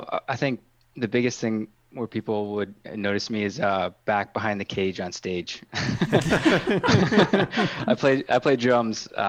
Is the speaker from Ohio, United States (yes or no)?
no; Marinette, Wisconsin, United States; So like I said, I grew up in Marinette.